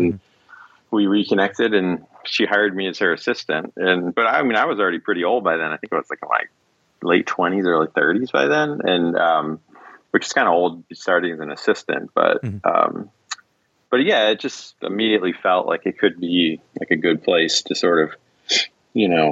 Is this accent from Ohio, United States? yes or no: no; Ithaca, New York, United States; And I grew up in Ithaca, New York, and there was a comic shop that opened there very early in the sort of direct market scene